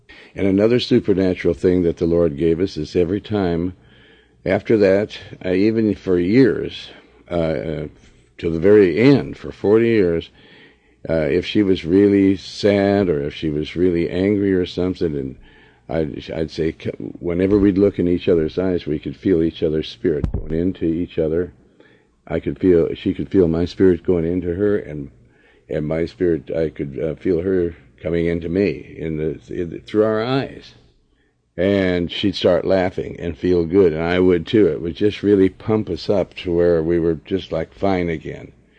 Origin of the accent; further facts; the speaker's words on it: Chapel, Missouri, United States; born there; I was born in the Ozarks in Chapel, Missouri